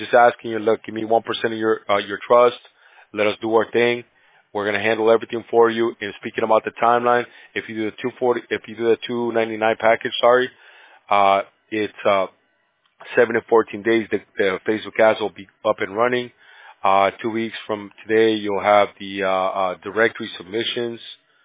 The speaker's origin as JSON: {"language": "English", "region": "California", "country": "United States", "said": "Where I'm from, I'm from California. Yeah, we're in California."}